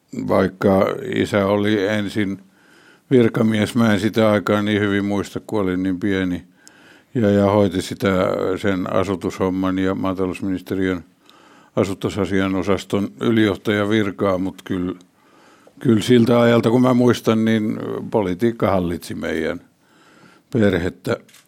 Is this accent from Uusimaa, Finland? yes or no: yes; Helsinki, Uusimaa, Finland; No me asuttiin sitten 50-luvun loppupuolelta lähtien Munkkiniemessä. Mä synnyin Kruunuhassa. Silloin he asuivat pienessä kaksiossa tuossa Kruunikassa ja sitten me muutettiin 40-luvun puolivälissä sitä aikaa. Mä en vielä muista tuonne Takatöölöön, niin kuin silloin sanottiin, Pihlajatielle